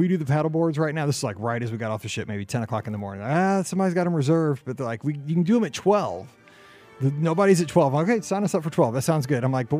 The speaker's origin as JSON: {"language": "English", "region": "Missouri", "country": "United States", "said": "Like, I'm from Missouri. So I kept telling him, like, we don't paddleboard."}